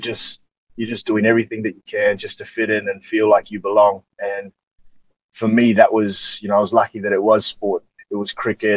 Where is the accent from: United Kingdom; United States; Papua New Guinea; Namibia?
Papua New Guinea; Port Moresby, National Capital District; my life growing up was in the city in Port Moresby.